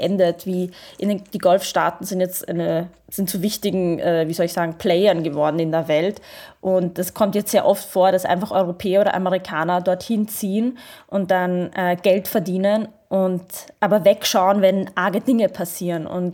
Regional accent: Iraq; Auch zum Beispiel in Jordanien oder im Irak, wo ich herkomme

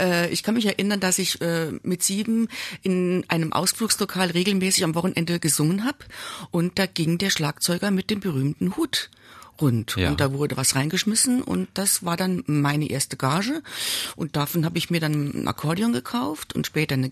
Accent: Saarbrücken, Saarland, Germany; born there; Also ich bin ja gebürtige Saarbrückerin und wohne aber in einem kleinen Dorf im nördlichen Saarland.

